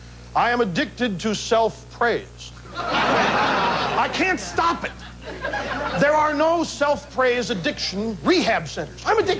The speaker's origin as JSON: {"language": "English", "region": "Midwest", "country": "United States", "tie": "born there", "said": "I was born in the Midwest. I have what I consider to be traditional, good old family values."}